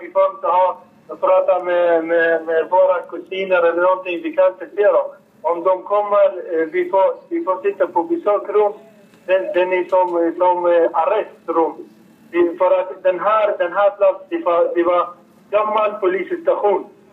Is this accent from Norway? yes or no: no; Iraq; Swedish is a second language; now in Sweden; och jag har varit i förvar 8 månader. Och jag kommer från Irak